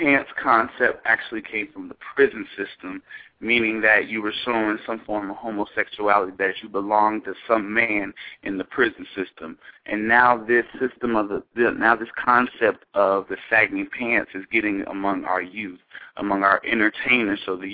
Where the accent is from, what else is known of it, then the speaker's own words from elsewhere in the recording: Tampa, Florida, United States; now in Miami, United States; I'm from Tampa Bay, Florida, and I currently reside at Miami Job Corps Center getting my technical degree in computer tech.